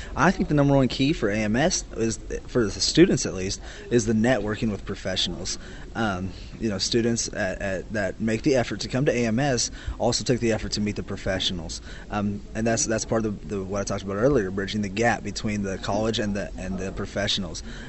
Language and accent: English; Kansas, United States; I come from central Kansas on a farm and ranch there.